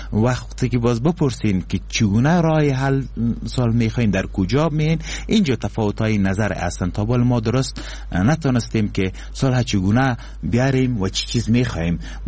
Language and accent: Persian; Kabul, Afghanistan; born there; من شخصا خودم از کابل انتخاب شدم، سکونت اصلی ما از لحاظ تذکره ای ببین من از بغلان هستم، لیکن متولد کابل هستم،